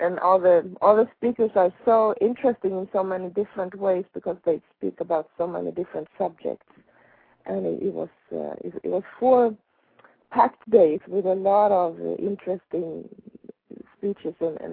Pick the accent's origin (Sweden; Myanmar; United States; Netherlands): Sweden; Jönköping, Jönköping County; English is a second language; also born or lived in Stockholm; now I'm in Sweden. I used to live in Stockholm, our capital, but recently I just moved back to my hometown in the south part of Sweden. So that's where I'm at now.